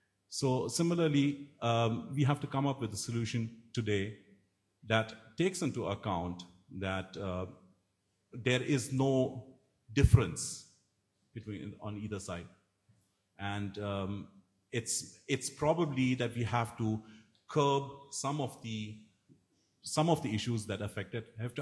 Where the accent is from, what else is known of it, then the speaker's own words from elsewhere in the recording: India; English is a second language; I come from India. You should see our software industry.